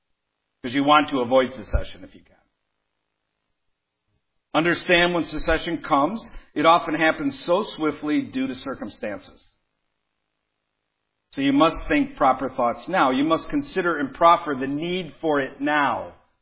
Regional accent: Detroit, Michigan, United States; I grew up amongst leftists in Detroit. I know exactly how they think.

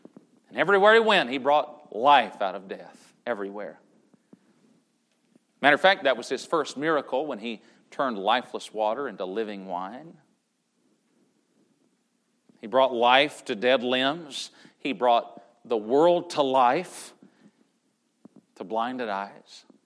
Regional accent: Tennessee, United States; I'm from Southern Tennessee.

